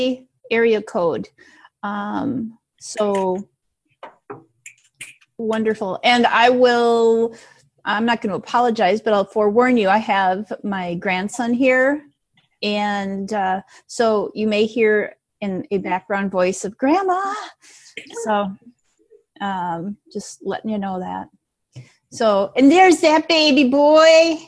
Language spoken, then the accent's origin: English; Minneapolis, Minnesota, United States; I live along the Minnesota-Iowa border. I grew up in Minneapolis.